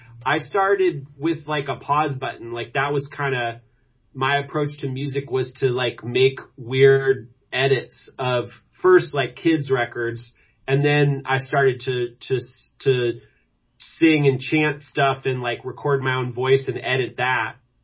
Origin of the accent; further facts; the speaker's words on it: Louisville, Kentucky, United States; It was probably growing up in Louisville, Kentucky.